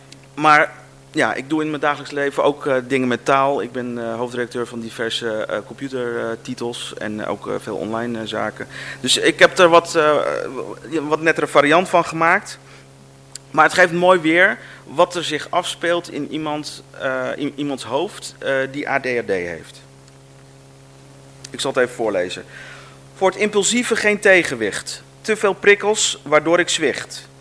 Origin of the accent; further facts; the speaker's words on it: Alphen aan den Rijn, South Holland, Netherlands; Wij komen uit Alphen aan den Rijn en tot woensdagavond had ik nog geen idee dat ik vandaag in Harderwijk zou zijn.